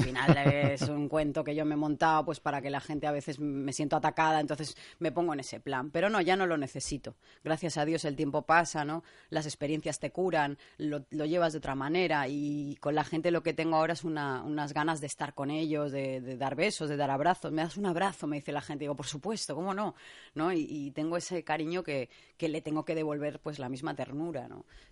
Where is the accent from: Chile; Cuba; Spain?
Spain; Balearic Islands; yo he vivido muchos años por aquí, soy vecina, que soy mallorquina